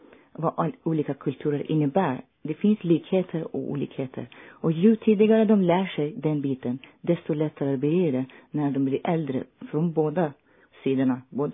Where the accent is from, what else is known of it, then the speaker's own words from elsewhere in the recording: Iran; Ja, jag har eftersom jag är från södra Iran och uppvuxen vid havet och så har jag en nära relation till naturen och båtar.